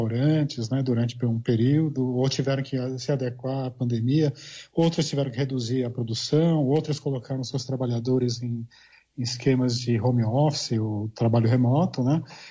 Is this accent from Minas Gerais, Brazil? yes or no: no; São Paulo, Brazil; São Paulo, né, de onde eu sou